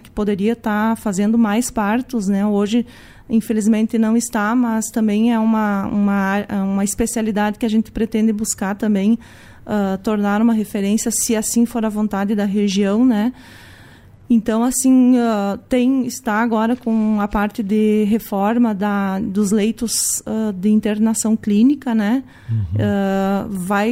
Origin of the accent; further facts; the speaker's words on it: Tenente Portela, Rio Grande do Sul, Brazil; Eu venho do município de Tenente Portela, né?